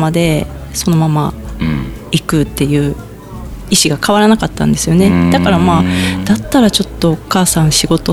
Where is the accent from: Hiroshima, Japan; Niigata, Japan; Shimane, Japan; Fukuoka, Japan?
Shimane, Japan; Yasugi; moved away as an adult; also born or lived in Tokyo / Shiga; 島根出身ではあるんですけど、はいはい、八杉の出身なんですけど、はい、で、 でも大学のタイミングで東京に出まして、